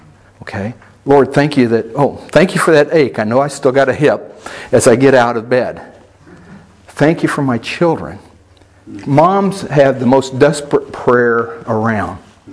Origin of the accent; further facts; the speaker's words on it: Oklahoma, United States; I'm from Oklahoma, so persimmon trees are just bitter and nasty and ucky, right?